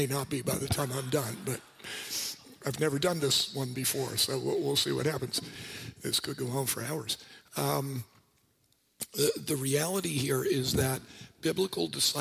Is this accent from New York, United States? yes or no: yes; New York City, New York, United States; And just because I'm from New York City and we love to get in people's face